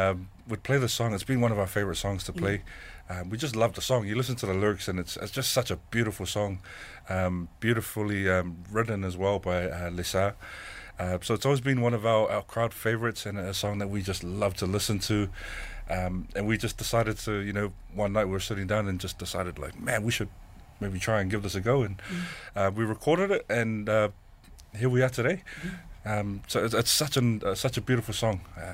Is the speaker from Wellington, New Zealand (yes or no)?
yes; Wellington, New Zealand; also born or lived in Samoa; Born and raised in Wellington, lived in Samoa for a long time, and now we're back home